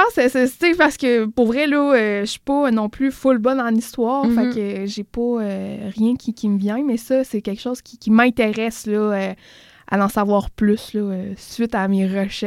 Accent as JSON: {"language": "French", "region": "Quebec", "country": "Canada", "said": "je suis pas canadienne, je suis québécoise."}